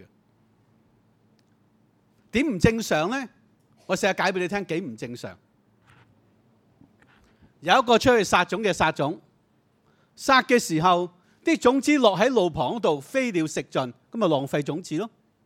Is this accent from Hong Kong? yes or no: yes; Yuen Long, Hong Kong; 我在元朗长大的，住在大旗岭的地方。以前一推开道门就对着一大片的农田